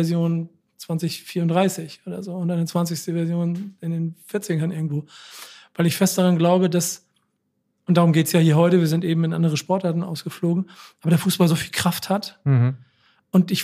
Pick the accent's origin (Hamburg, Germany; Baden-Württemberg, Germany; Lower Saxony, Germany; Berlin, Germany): Hamburg, Germany; ich bin Hamburger und St. Pauli ist schon immer meine Stadt.